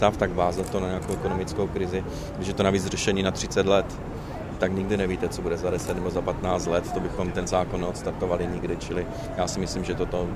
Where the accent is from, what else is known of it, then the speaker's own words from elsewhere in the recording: Uherské Hradiště, Zlín Region, Czechia; jsem se narodil a vyrůstal v Uherském Hradišti